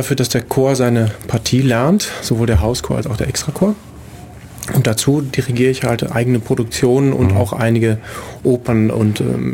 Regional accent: Leichlingen, North Rhine-Westphalia, Germany; Aus dem Rheinland, zwischen Düsseldorf und Köln.

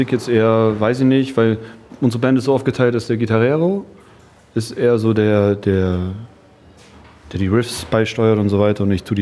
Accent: East Germany, Germany; born there; Man muss dazu sagen, ich bin in der DDR geboren.

